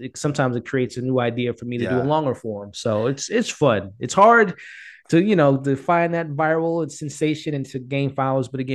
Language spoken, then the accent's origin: English; Chicago, Illinois, United States; moved away as an adult; now in St. Louis, United States; So I moved here in 2015 for work, and 8 years later, I'm still here. So I'm from Chicago, born and raised in Chicago.